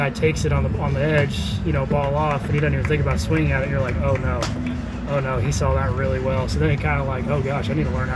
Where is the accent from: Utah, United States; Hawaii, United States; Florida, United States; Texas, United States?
Texas, United States; San Angelo; San Angelo, Texas, baby.